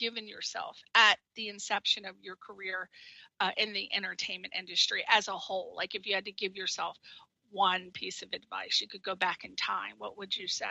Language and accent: English; East Coast, United States; now in Los Angeles, United States; And I'm from the East Coast. I'm in Los Angeles.